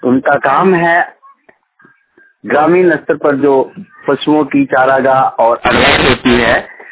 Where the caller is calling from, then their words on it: Giridih, Jharkhand, India; ग्राम अरारी, थाना बिरनी, जिला गिरिडीह से बोल रहा हूँ।